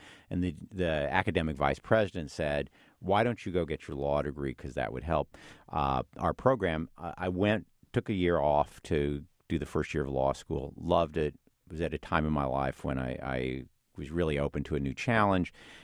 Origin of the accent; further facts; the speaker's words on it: Monticello, United States; And he's from New Orleans. I'm from Monticello.